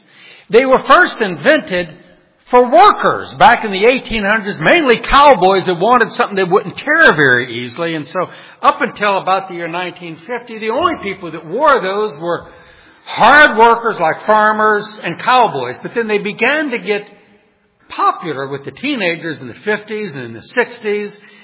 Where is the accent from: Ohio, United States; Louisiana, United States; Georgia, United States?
Louisiana, United States; New Orleans; When I grew up back in New Orleans, we had a man on our street, and it was just a typical, I guess, middle class, maybe lower middle class street.